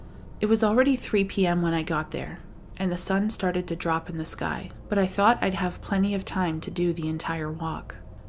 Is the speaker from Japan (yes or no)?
no; Canada